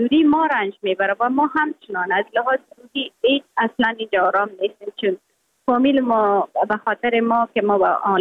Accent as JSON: {"language": "Persian", "country": "Afghanistan"}